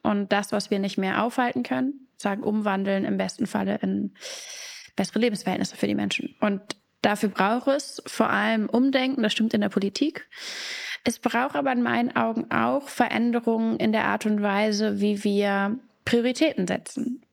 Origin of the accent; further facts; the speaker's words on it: Hamburg, Germany; ich bin 28 Jahre alt, ich komme aus Hamburg in Norddeutschland.